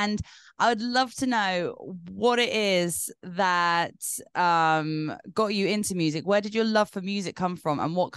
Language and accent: English; Ibiza, Balearic Islands, Spain; also born or lived in United Kingdom; what I've been used to growing up in Ibiza or in the UK.